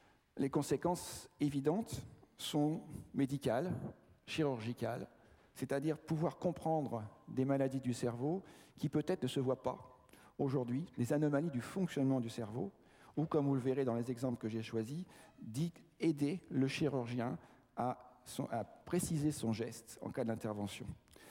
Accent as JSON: {"language": "French", "region": "Brittany", "country": "France", "said": "Je suis breton et je le compare souvent aux côtes bretonnes."}